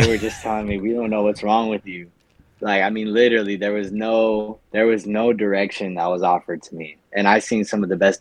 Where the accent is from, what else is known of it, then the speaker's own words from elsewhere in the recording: California, United States; But I'm 23. I grew up out here in California. I grew up in LA County